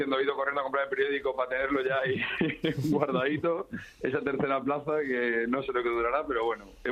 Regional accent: Madrid, Community of Madrid, Spain; como madrileño y como orgulloso de pertenecer al Getafe

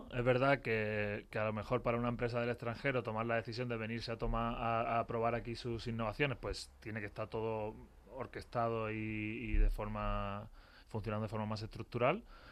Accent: Huelva, Andalusia, Spain; que pues yo soy de Huelva

